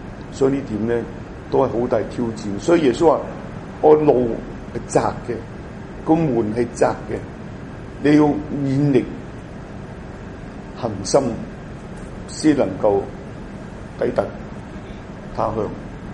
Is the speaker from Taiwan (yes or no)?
no; China; 我想這個中間路線不等於我們中國人所說的中庸之道